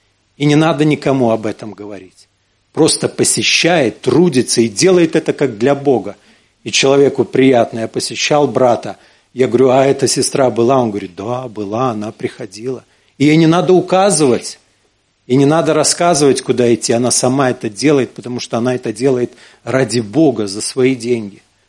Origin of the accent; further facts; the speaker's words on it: Belarus; мы, белорусы, сами по себе, да, скромные люди.